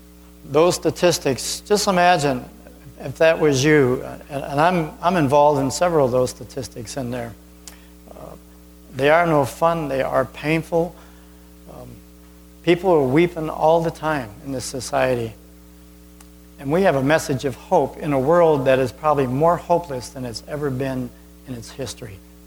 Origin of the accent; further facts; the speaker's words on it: New York, United States; I'm from New York. Go to New York, you'll find out how real it is.